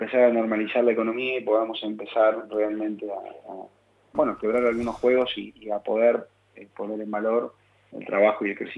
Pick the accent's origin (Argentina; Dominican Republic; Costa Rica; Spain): Argentina; Somos argentinos y nunca nos rendimos.